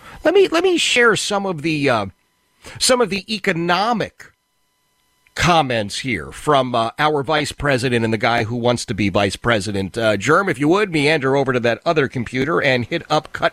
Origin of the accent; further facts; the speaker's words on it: Philadelphia, Pennsylvania, United States; Labor Day, if you look back, was to salute the sorts of men that I grew up with in Philadelphia.